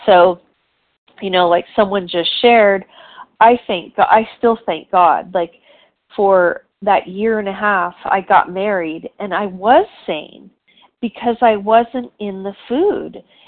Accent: San Diego, California, United States; Hi, everybody … from San Diego, California, and I am new to the Vision meeting

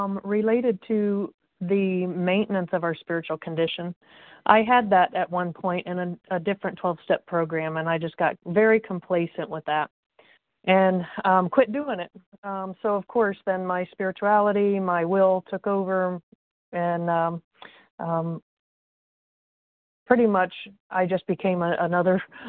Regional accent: Indiana, United States; Good morning, and … I am from Indiana

